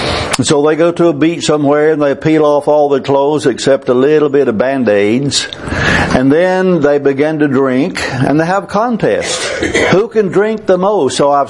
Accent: Texas, United States; I came from East Texas. I came from a family that, except for my mother and my sister, was not interested in religion at all.

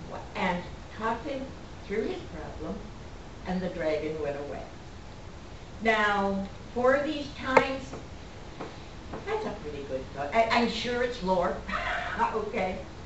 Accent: Wales, United Kingdom; I am Welsh.

